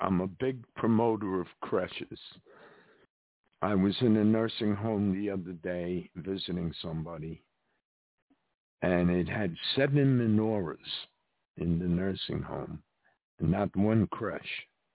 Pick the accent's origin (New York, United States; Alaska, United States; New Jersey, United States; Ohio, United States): New York, United States; I remember when weed was only downtown New York. I'm from New York, as you can tell by my southern accent.